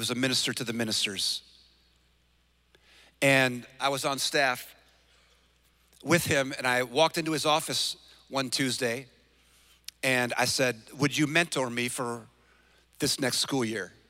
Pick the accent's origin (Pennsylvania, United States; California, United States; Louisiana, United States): California, United States; San Francisco; born there; I was born in San Francisco in about 1963, somewhere around there.